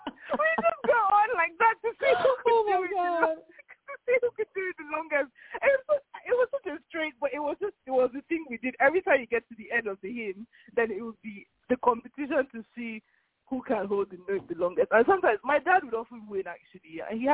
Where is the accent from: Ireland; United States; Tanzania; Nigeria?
Nigeria; Lagos; We grew up in Nigeria, in Lagos.